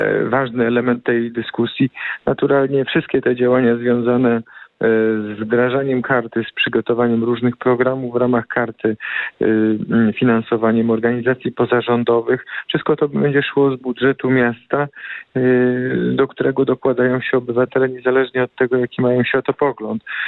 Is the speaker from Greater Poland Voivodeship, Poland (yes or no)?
yes; Poznań, Greater Poland Voivodeship, Poland; Na pewno mieszkańcy Poznania, my poznaniacy, mieszkańcy aglomeracji poznańskiej